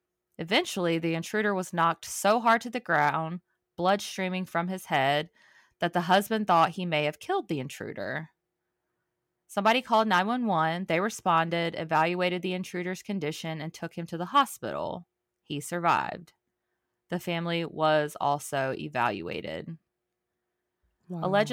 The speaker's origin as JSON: {"language": "English", "region": "East Coast", "country": "United States", "said": "I am originally from the East Coast. People in the Bay Area are just different sometimes."}